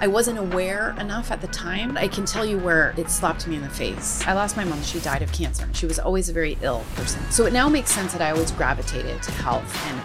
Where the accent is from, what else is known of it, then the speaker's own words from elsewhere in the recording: Canada; moved away as an adult; But I came from Canada where everyone's getting laid off.